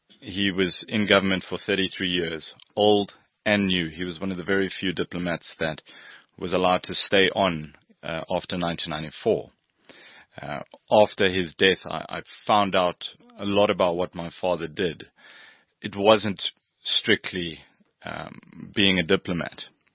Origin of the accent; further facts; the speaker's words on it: Bahrain; I spent time in the Middle East. I grew up in Bahrain. After I was born, my parents went to Switzerland.